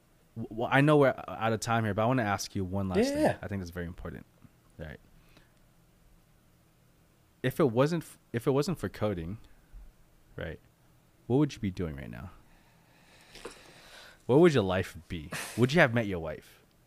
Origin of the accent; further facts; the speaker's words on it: Philippines; I'm not Mexican, I'm Filipino, right?